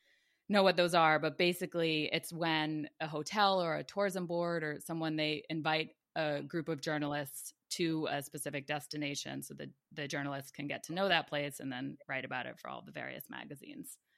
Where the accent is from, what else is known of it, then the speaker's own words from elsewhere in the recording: Rhode Island, United States; Like, I grew up in Rhode Island.